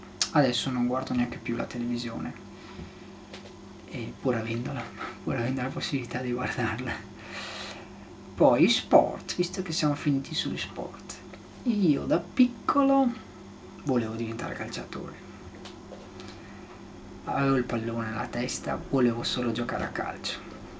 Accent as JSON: {"language": "Italian", "country": "Germany", "second_language": "Italian", "said": "quando parlo inglese si sente tantissimo che sono tedesco, cosa che non si sente invece quando parlo italiano."}